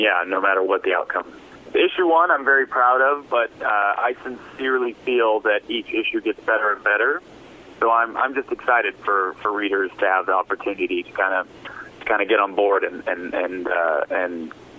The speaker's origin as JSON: {"language": "English", "region": "California", "country": "United States", "lives_now": "New York, United States", "said": "I'm a Southern California guy."}